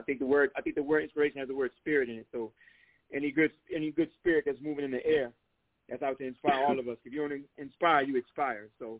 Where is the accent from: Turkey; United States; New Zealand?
United States; me being Black American, raised in America, being inspired by a lot of rhythm and blues music